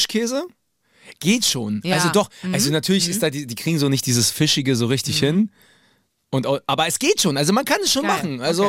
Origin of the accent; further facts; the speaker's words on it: Berlin, Germany; Aber Fuchs, Digga, ich komme aus Berlin. Da leben so viele Füchse.